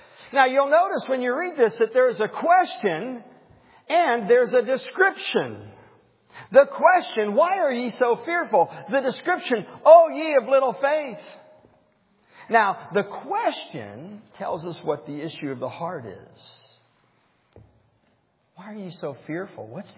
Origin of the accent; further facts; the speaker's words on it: Ohio, United States; in my mind's eye growing up in Ohio, the color of the sky as it's turned in swirling clouds.